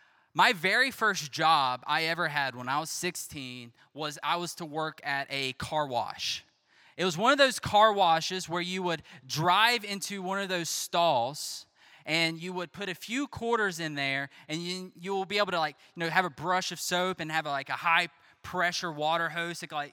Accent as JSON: {"language": "English", "region": "South Carolina", "country": "United States", "said": "So in South Carolina, there's this hobby. That's where I'm from. I'm from South Carolina."}